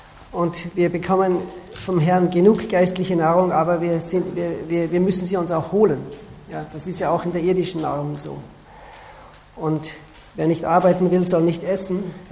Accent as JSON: {"language": "German", "country": "Austria", "lives_now": "Switzerland", "said": "Also ich bin Österreicher und wir wohnen seit 13 Jahren in der Schweiz."}